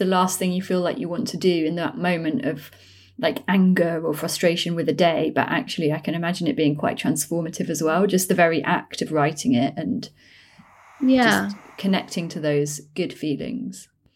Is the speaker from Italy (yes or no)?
no; London, United Kingdom; growing up in London in like the 80s and 90s